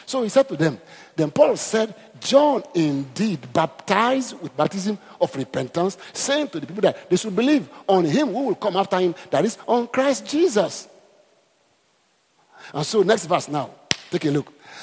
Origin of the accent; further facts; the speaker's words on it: Côte d’Ivoire; I was born in Ivory Coast. There were these touts in the town where I went to school.